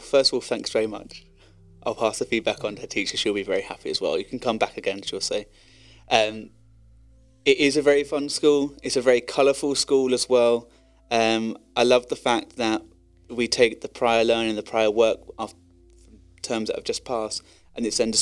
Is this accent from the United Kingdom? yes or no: yes; United Kingdom; My favourite breakfast? I think being British has got to be fried, isn't it?